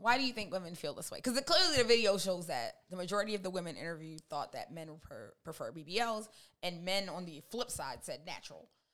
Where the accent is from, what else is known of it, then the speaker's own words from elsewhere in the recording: Baltimore, Maryland, United States; No promises, because I'm from West Baltimore, and everybody knows from West Baltimore, we be shooting them shots.